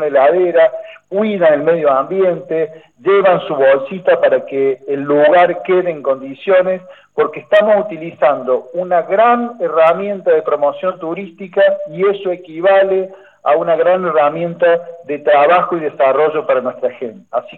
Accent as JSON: {"language": "Spanish", "region": "Córdoba", "country": "Argentina", "said": "Mi tonada me delata, Elías, yo soy cordobés"}